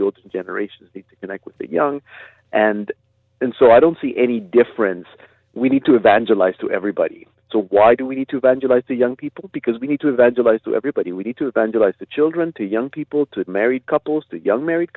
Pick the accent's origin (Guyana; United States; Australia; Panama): Panama; Because I am from Panama, I had the chance, of course, to get involved